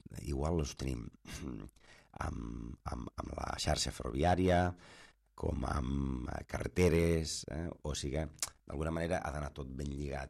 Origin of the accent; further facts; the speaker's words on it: Catalonia, Spain; A vegades diuen, no, és que tu d'on ets? Pues, bueno, jo sóc, a vegades els hi contesto, jo sóc d'allí on s'acaba l'autovia, aquell territori que allà que s'acaba l'autovia.